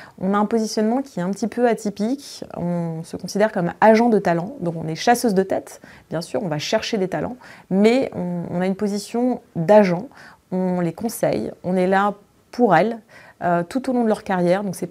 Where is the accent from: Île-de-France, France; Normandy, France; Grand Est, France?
Grand Est, France; Reims; J'ai donc 39 ans, j'ai trois enfants et d'où je viens? Je viens de province, donc je viens de Reims, qui est dans l'Est.